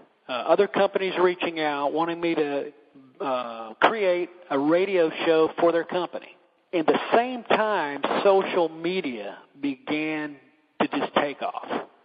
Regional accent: Atlanta, Georgia, United States; also born or lived in Greenville; and I grew up in Atlanta, by the way. I was born and lived in Atlanta for a good while before we moved up the road to Greenville

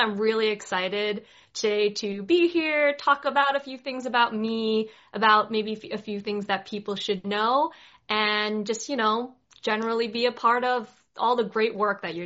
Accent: United States; born there; I come from an immigrant family. My parents are from China. I was born in America

